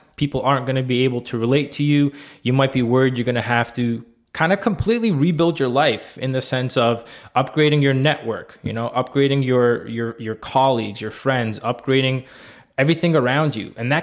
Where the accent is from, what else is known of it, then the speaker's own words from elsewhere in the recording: Toronto, Ontario, Canada; As you guys know, we're from Toronto.